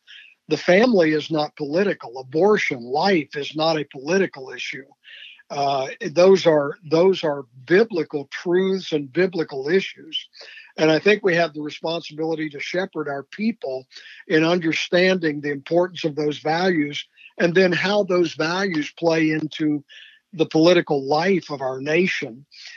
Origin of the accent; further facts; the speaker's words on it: United States; everything that is important to us as believers, as conservative American citizens, is really in jeopardy